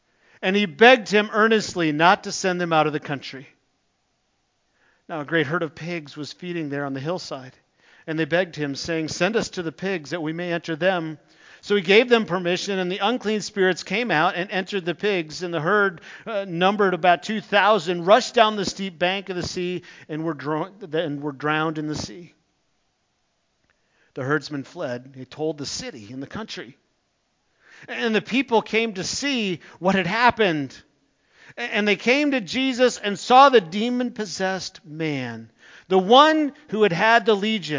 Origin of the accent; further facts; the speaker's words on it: Wisconsin, United States; I grew up in Wisconsin where we're pretty quiet and reserved